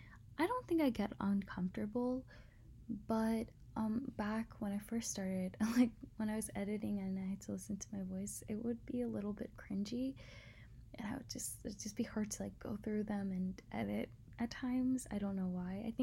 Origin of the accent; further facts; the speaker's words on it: United States; I'm Asian American, born in Asia, but I was raised here in America.